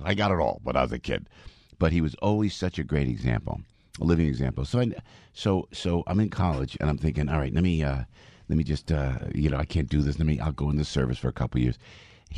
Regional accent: New Jersey, United States; I'm from New Jersey. That's the way New Jersey government works. That's exactly how New Jersey government works.

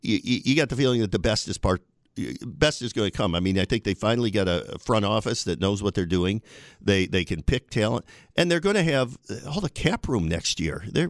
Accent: Binghamton, New York, United States; now in Buffalo, United States; I mean, I moved here from my hometown of Binghamton in 1989.

